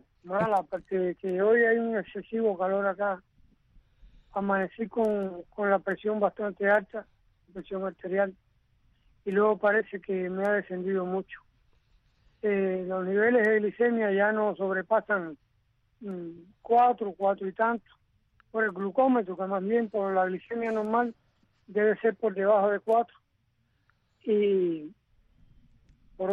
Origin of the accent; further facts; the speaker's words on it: Cuba; Todos somos cubanos.